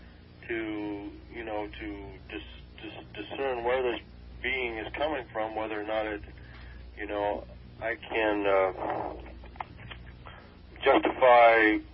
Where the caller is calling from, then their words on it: Santa Monica, California, United States; Santa Monica.